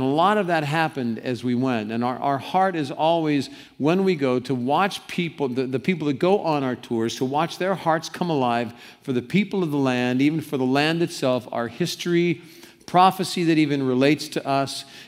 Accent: Cincinnati, Ohio, United States; I love to go back to the place where I grew up in just outside Cincinnati, Ohio. I like to walk the streets my father walked when he was a kid and my mother walked when she was a kid.

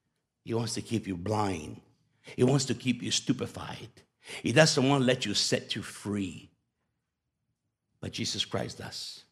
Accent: Los Angeles, California, United States; But I was not from Orange County. I'm from the hood. I'm from East Los Angeles. So I would come here from East Los Angeles

